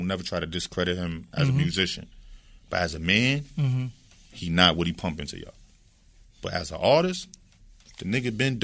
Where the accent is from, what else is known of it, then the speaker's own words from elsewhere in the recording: Bronx, New York, United States; So when I talk to people that's not from the Bronx, I just say I'm from the Fordham area.